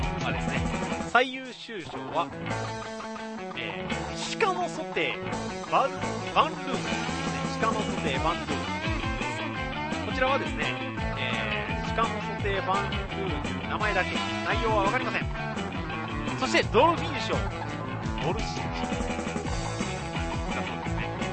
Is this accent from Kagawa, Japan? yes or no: yes; Kagawa, Japan; now in Osaka, Japan; 私の地元香川県なんですけど、香川県では随分と夜空、星空星座とか全然見えるんです。ただまあ大阪に来るとですね、やはりどうしても星座とかは見づらいような